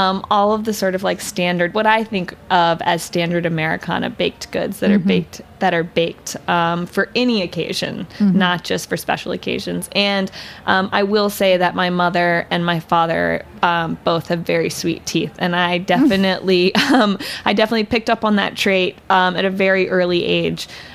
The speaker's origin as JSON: {"language": "English", "region": "Virginia", "country": "United States", "tie": "born or raised there", "said": "And I grew up in Virginia, in Northern Virginia. There's nothing special about it, sort of just cookie cutter homes."}